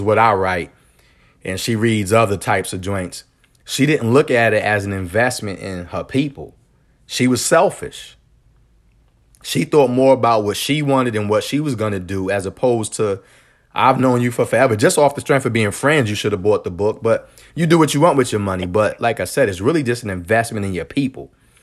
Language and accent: English; New Jersey, United States; And I've seen this thing several times growing up in Jersey where they would hate the Haitian people.